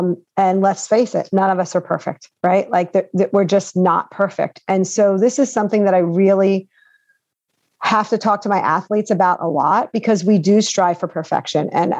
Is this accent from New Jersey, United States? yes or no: yes; New Jersey, United States; now in Delaware, United States; I actually grew up in New Jersey. I live in Delaware now, but I grew up in New Jersey.